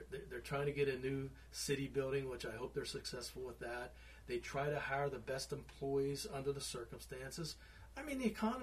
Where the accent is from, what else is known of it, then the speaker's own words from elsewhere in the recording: Pittsburgh, Pennsylvania, United States; also born or lived in Prince William County; I grew up in Pittsburgh. It's changed up there in some respects.